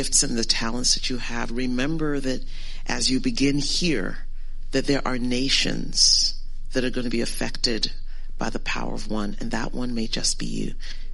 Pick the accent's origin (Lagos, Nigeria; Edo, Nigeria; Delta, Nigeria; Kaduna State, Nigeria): Kaduna State, Nigeria; Zaria; born there; I was born in Zaria. Hello. My Hausa is nil